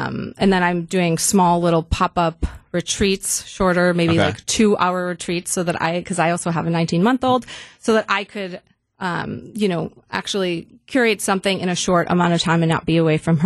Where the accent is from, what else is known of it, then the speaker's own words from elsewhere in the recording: Wauwatosa, Wisconsin, United States; being back in my hometown in Wauwatosa, and I know you're also from Tosa.